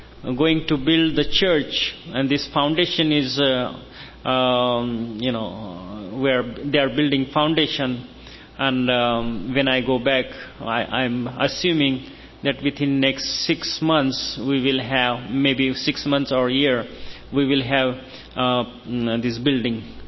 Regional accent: India; accent: Indian; English is a second language; So thank you very much for listening to me, my Indian accent, my broken English

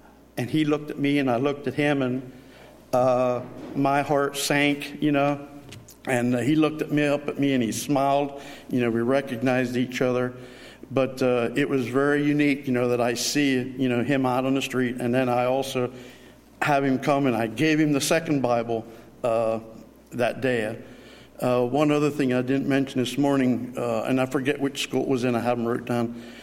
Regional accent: United States; ma'am, I said, I'm from the United States. I said, this is a copy of God's word.

